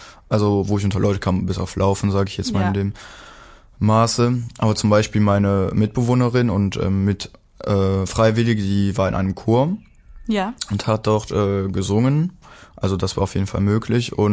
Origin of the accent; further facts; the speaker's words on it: Wallhorn, Belgium; Hier ist nochmal … gebürtiger Wallhorner, also auch aus Belgien